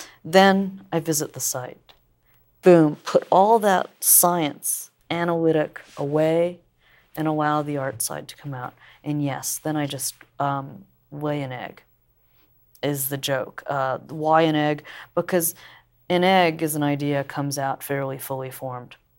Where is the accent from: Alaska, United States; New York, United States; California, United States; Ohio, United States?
Ohio, United States; Athens; Now, I'm born and raised in Athens, Ohio. I had never been exposed to, in our country, to racism. You know, university town.